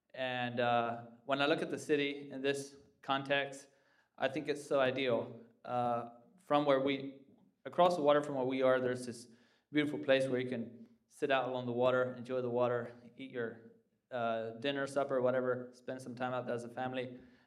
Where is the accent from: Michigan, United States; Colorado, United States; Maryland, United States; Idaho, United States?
Maryland, United States; Baltimore; Baltimore